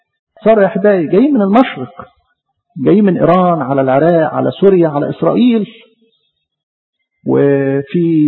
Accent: Egypt; وإحنا يا مصريين لا كنا بنطلب ربنا ولا كنا بنسأل عن ربنا ولا كنا نعرف ربنا

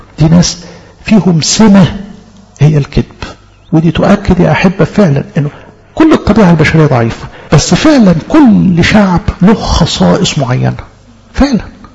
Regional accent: Egypt; السنة اللي بتميزنا احنا كمصريين الهدوء والاستكانة

